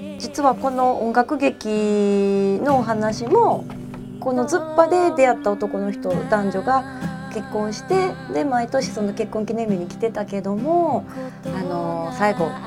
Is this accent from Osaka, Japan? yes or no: yes; Toyonaka, Osaka, Japan; 私の地元豊中にありますカフェでね